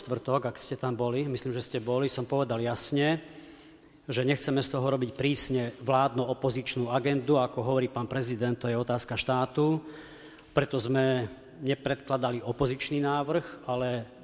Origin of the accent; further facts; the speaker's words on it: Spišská Nová Ves, Košice Region, Slovakia; Prekážalo mu, že som z Spišskej Novej Vsi.